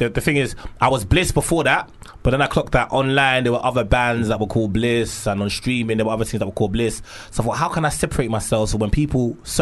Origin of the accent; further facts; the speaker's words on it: Cricklewood, London, United Kingdom; Born and raised in Northwest London, so Cricklewood.